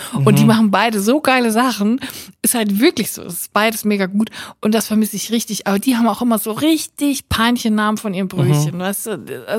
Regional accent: North Rhine-Westphalia, Germany; now in Cologne, Germany; Ich komme ja auch aus dem Siegerland und da ist so eine ganz verrückte Brotkultur.

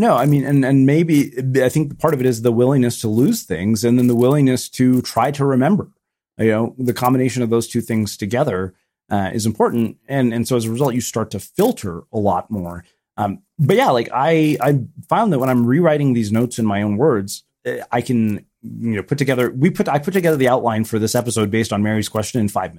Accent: India; The fact that like I'm Indian and I can't say that with 100% certainty just proves our point.

